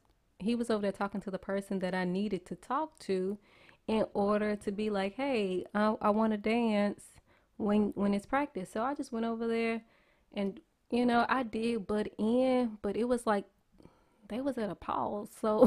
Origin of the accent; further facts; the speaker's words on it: Louisiana, United States; now in Houston, United States; So we met at our we live in Houston, Texas. I am from Louisiana. Okay, put your L's up. So, yeah, we live in Houston, Texas right now. So, we met in Louisiana.